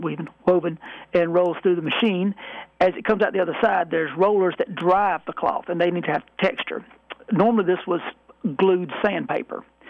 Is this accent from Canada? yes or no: no; Hodges, United States; Well, when you're born and raised in Hodges, it's pretty close to home.